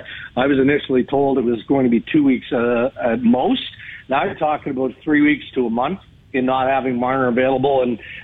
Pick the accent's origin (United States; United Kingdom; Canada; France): Canada; Langenburg, Saskatchewan; he and I grew up together in Langeberg, Saskatchewan